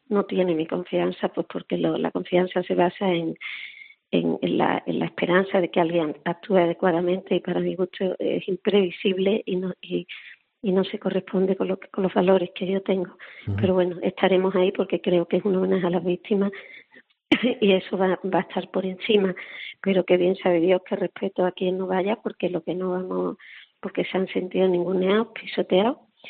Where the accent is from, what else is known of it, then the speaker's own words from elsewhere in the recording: Spain; como española, creo que puedo sí exigirle al presidente de mi gobierno